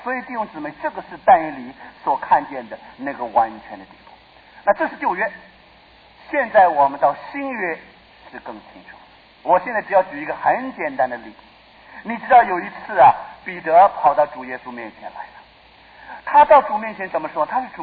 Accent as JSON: {"language": "Chinese", "region": "Taipei", "country": "Taiwan", "tie": "born or raised there", "said": "我到了台北，到了现在还是会迷路，虽然我在这里长大的，但是很多地方还是不认得，"}